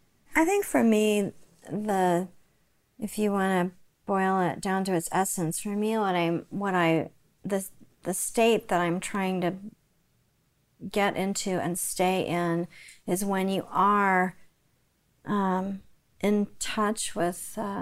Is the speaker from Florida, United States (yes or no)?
no; Oklahoma City, Oklahoma, United States; because I grew up in Oklahoma City